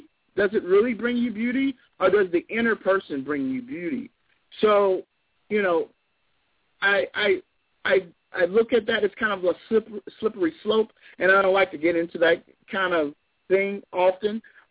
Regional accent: Louisiana, United States; I mean, I grew up in Louisiana, so everything was based on skin color.

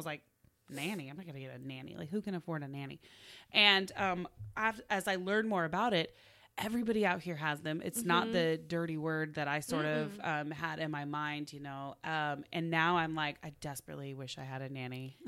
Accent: Oklahoma, United States; So, and I'm from Oklahoma, and I don't know about how you grew up, but I didn't have a nanny.

